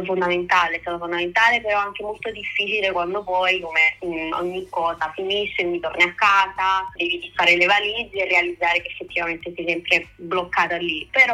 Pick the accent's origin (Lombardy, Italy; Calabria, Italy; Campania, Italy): Campania, Italy; Naples; ho così tanti ricordi legati a Napoli, però ciò che mi è sempre stata stretta è la periferia, perché io vengo da Piscina a Scampia